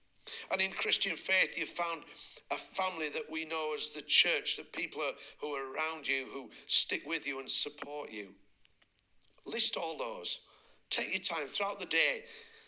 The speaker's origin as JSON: {"language": "English", "country": "United Kingdom", "said": "As British people, we understand what that means and we understand what the role is."}